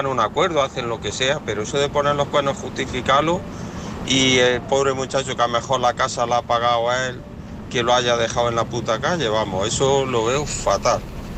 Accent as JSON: {"language": "Spanish", "town": "Jaén", "region": "Andalusia", "country": "Spain"}